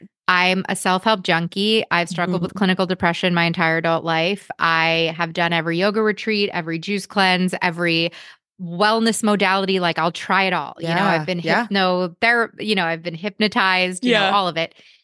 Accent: New York, United States; I grew up in New York. I would always go to Broadway shows.

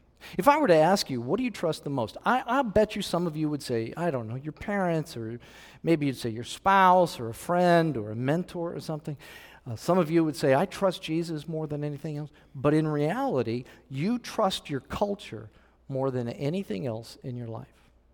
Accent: Illinois, United States; now in Texas, United States; I came from Illinois, and Illinois' slogan was the land of Lincoln

